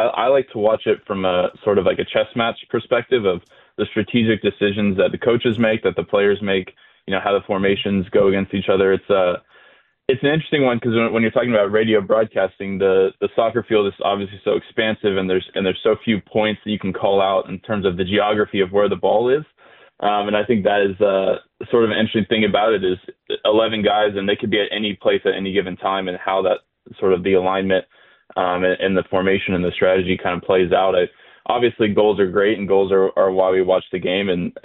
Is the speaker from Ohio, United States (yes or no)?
no; Dallas, Texas, United States; born or raised there